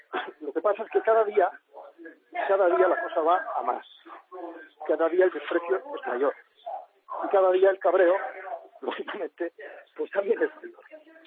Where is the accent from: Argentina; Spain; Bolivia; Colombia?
Spain; Catalonia; parece que soy un catalán de segunda división